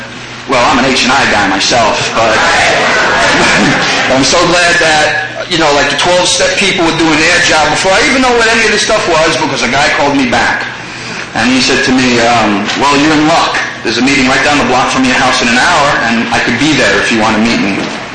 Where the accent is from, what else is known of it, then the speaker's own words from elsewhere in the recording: New York, United States; I found myself back in New York, where I'm from. Not that you could tell by my accent. Back in New York, trying to work something out.